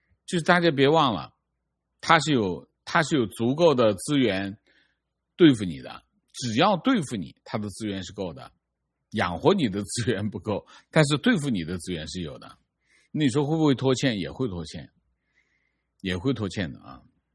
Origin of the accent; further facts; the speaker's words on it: Taiwan; 作为一个台湾人，对文革没有实感，但白色恐怖是父辈深刻的记忆